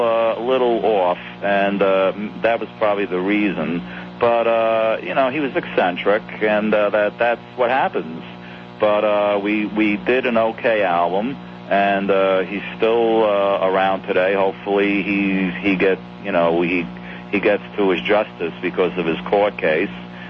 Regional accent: Brooklyn, New York, United States; We came from the same neighborhood. He was from Brooklyn in the Bronx, and I was from Brooklyn, and they're from Queens.

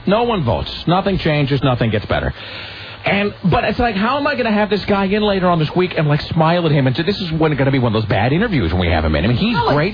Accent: Kennewick, Washington, United States; including a trip to Kennewick, by the way, a whole day-long field trip to my hometown

